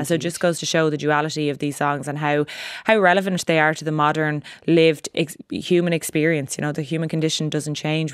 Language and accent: English; Ireland; we as modern Irish women thought, you know, we're faced with these hardships and these decisions to make.